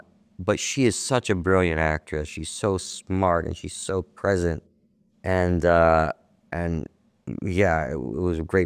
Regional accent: Cleveland, Ohio, United States; I grew up in Cleveland. My parents were teachers.

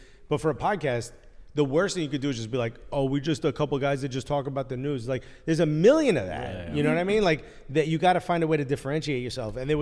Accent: Newark, New Jersey, United States; I'm born and raised in Newark.

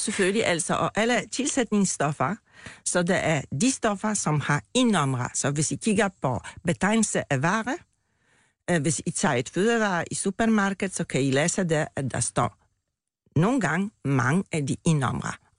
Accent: Poland; accent: Polish; Danish is a second language; now in Denmark; for jeg oprindeligt kommer fra Polen.

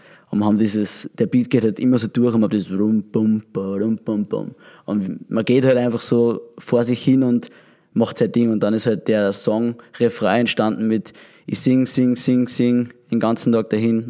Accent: Austria; es ist eher so wie vieles bei uns in Österreich, was vielleicht Kulturgut oder mit Tradition verbunden ist

